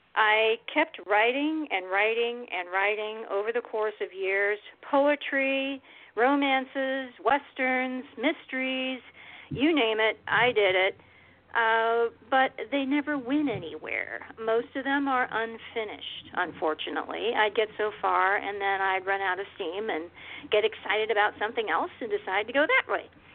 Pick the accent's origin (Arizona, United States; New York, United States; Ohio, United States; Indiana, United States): Ohio, United States; My family lived just to the east of Columbus. I was born in Columbus, Ohio, and then we migrated out to a little farm out there.